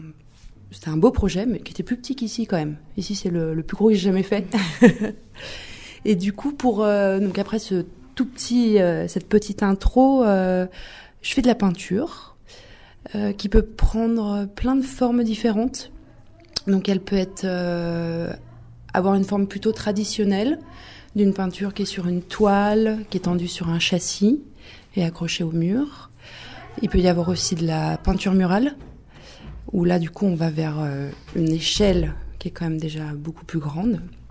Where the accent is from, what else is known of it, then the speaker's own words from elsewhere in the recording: Lyon, Auvergne-Rhône-Alpes, France; je suis repartie sur Lyon parce que je suis lyonnaise à la base.